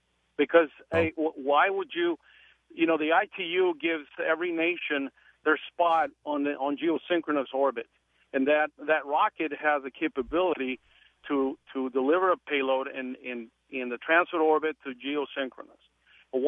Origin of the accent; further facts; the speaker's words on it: Mexico; now in United States; I came from Mexico, sir.